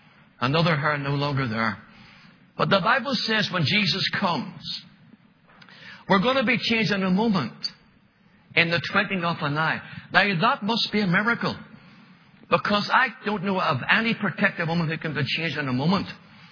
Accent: Northern Ireland, United Kingdom; We're from Northern Ireland.

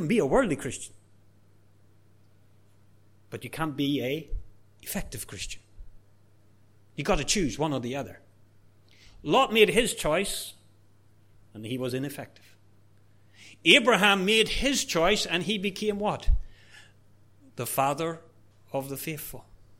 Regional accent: Singapore; I always think that Singaporeans should understand this better than any other nation almost. Why? Because we don't even buy properties.

